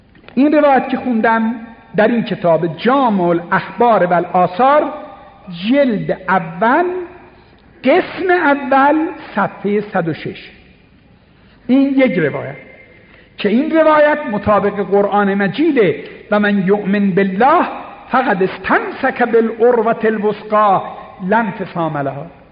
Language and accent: Persian; Isfahan, Iran; گفت که شما ایرانی هستی؟ خیلی قشنگ صحبت میکرد ایرانی. گفتم بله. اهل کجا هستی؟ گفتم اصفهان.